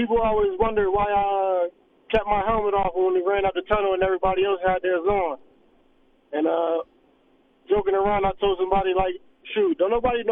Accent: Connecticut, United States; but growing up in Connecticut, it wasn't too many options for that, so I stuck to football.

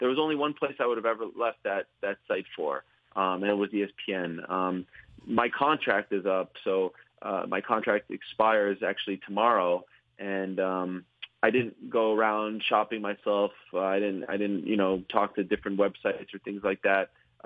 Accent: Canada; I grew up in Canada.

